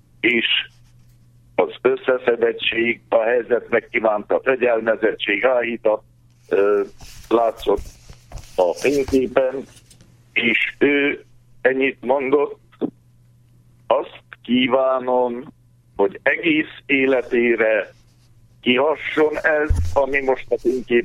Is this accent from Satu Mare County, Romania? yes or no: no; Gyergyósalamás, Harghita, Romania; Gyergyóvidékén születtem, Vitró melletti Gyergyó Salamáson. Családunk Vitróból származott